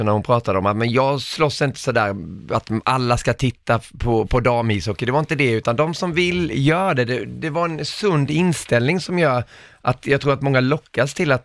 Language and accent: Swedish; Småland, Sweden; accent: Småland; Du lät inte riktigt så, min småländska